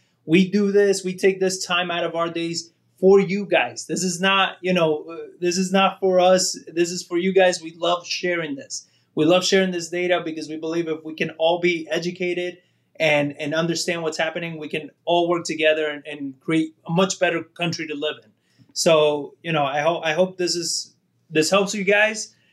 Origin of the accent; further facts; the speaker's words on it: New York, United States; I am from New York. I'm half Italian. I'm Spanish.